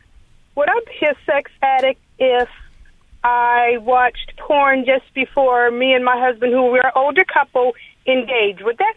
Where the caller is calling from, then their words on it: Baltimore, Maryland, United States; I listen to Wava from Baltimore.